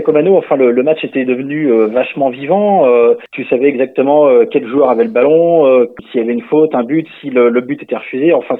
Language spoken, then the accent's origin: French; Neuville-de-Poitou, Nouvelle-Aquitaine, France; j'ai bientôt 42 ans. Voilà, je suis de Neuville de Poitou